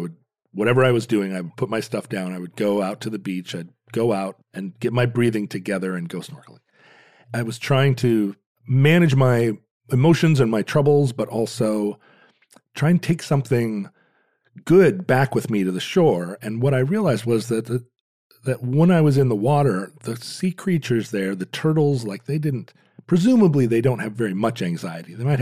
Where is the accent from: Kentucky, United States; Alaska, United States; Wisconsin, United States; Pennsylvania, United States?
Alaska, United States; Growing up in Alaska, like swimming was a secondary.